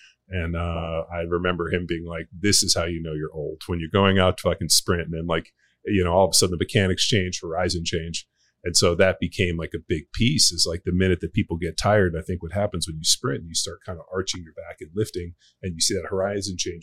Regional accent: California, United States; it was definitely a very interesting place as a young player, because I grew up in California.

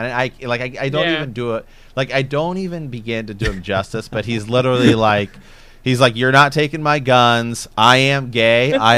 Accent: Ohio, United States; I mean, we're from Ohio, so they talk about this at the end of the first episode.

